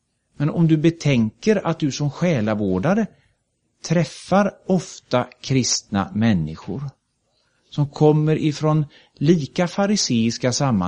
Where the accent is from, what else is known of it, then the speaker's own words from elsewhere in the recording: Mölndal, Västra Götaland County, Sweden; Och jag minns en gång när vi hade en församlingshelg hemma i Mölndal många år sedan.